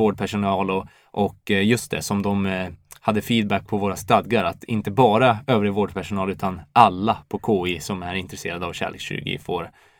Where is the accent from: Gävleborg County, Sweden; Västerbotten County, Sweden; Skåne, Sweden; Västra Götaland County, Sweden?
Gävleborg County, Sweden; men jag är ju då från Hälsingland utanför Söderhamn.